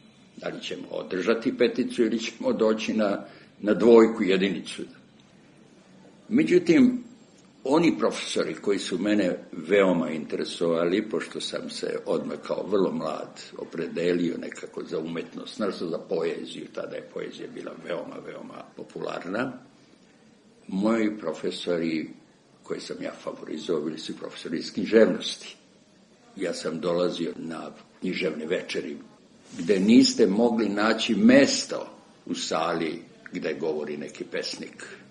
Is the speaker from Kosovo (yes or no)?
no; Crvenka, Vojvodina, Serbia; now in Belgrade, Serbia; Kad sam došao iz Crvenke, gde sam išao u osnovnu školu, došao sam u 10. Beogradsku gimnaziju koja se nalazila gore na Zvezdi u Senjaku